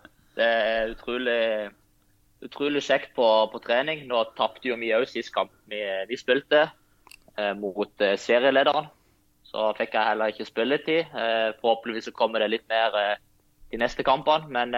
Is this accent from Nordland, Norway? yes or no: no; Lyngdal, Agder, Norway; Nei, helt siden jeg flyttet fra Lyngdal så har jeg tatt litt dialekt fra alle plassene jeg bodde i, så jeg vet egentlig ikke hva du skal kalle den dialekten.